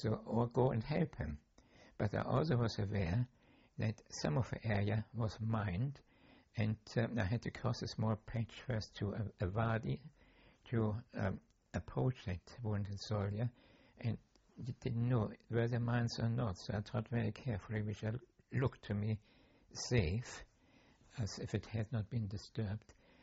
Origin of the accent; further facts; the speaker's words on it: United Kingdom; And we knew that we were British, so we fired at them.